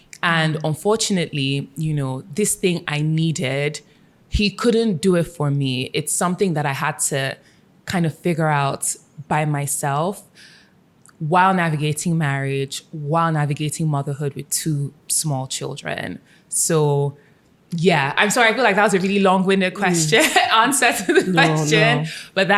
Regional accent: Nigeria; that is the ultimate validation that you need as a Nigerian woman

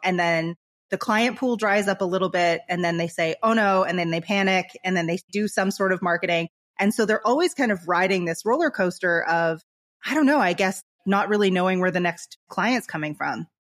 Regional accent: Canada; now in Bahamas; I had a very cute little accent when I was about four. Lost it very quickly though. I'm actually from Canada. So Americans think I sound like I'm from Minnesota.

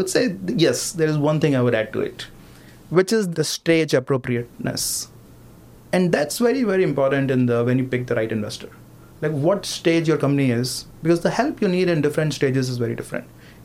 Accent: India; born there; Yeah, I was born in India

